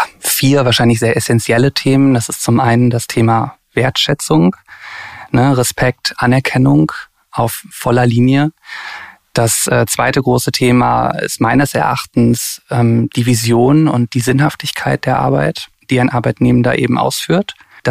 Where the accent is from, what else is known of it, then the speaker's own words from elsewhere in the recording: Cologne, North Rhine-Westphalia, Germany; Ich bin Kölner und habe dort Psychologie studiert